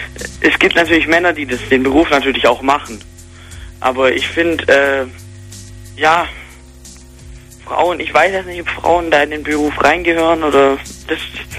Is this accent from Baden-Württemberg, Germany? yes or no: yes; Stuttgart, Baden-Württemberg, Germany; Ich komme aus Stuttgart.